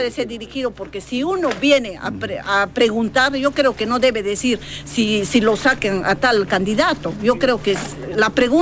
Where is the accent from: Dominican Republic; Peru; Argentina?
Peru; Cocachacra; Yo soy de Cocachacra, la parte de Tupac.